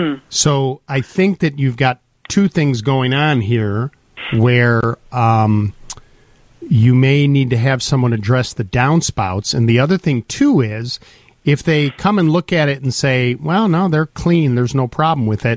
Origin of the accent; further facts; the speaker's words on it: Highwood, Illinois, United States; also born or lived in Highland Park; I grew up in Highland Park in Highwood, and we went to Highwood, which I have not been back to Highwood in a long time. When I was a kid, I ran up and down those streets all the time